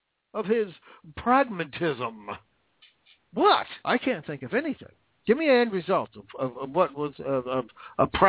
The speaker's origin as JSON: {"language": "English", "region": "Washington", "country": "United States", "tie": "born or raised there", "said": "I grew up in Washington, right across the Columbia River."}